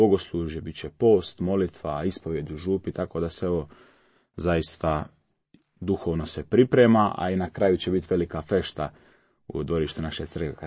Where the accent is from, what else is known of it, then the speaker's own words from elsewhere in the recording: Dubrovnik, Dubrovnik-Neretva County, Croatia; trenutno sam na Kneži, župa Marije pomoćnice kršćana, Hercegovac, rođen i odrastao u Dubrovniku.